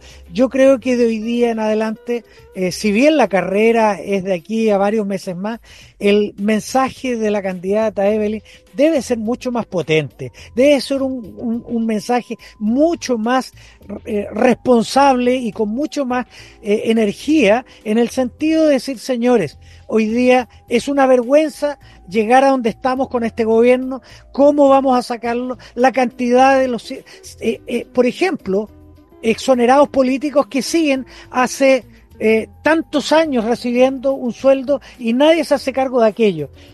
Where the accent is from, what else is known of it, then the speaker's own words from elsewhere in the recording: Chile; a mí me ha tocado, como todo chileno